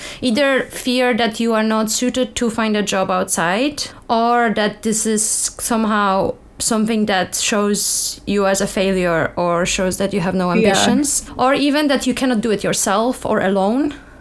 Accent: Poland; English is a second language; I would say I come from Poland.

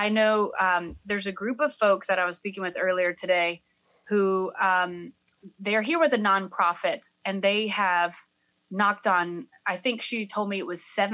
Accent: Atlanta, Georgia, United States; I mean, obviously, I'm here in Atlanta, Georgia. I grew up in Georgia, in the suburbs of Atlanta. Mm-hmm. And I've spent most of my life here.

